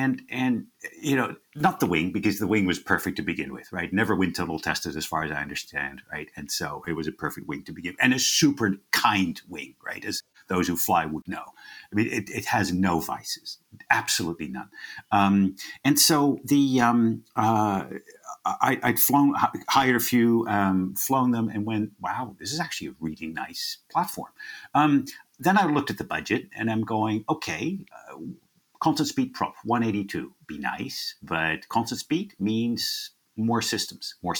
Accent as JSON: {"language": "English", "country": "Netherlands", "lives_now": "Australia", "said": "this is my seventh country, right? I'm from the Netherlands originally, which is sort of the tiniest, a very densely populated piece of Europe."}